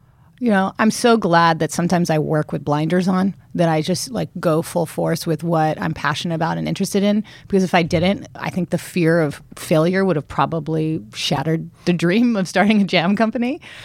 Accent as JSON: {"language": "English", "town": "Long Beach", "region": "California", "country": "United States", "tie": "born or raised there", "said": "I grew up in Long Beach."}